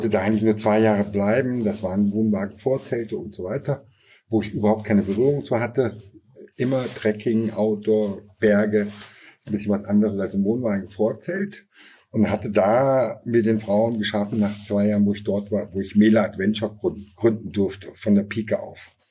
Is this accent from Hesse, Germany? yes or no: yes; Tann, Hesse, Germany; born there; Ich bin geboren in Thann in der Rhön, die einzige wahre Stadt in der Rhön, die nämlich Thann-Rhön heißt.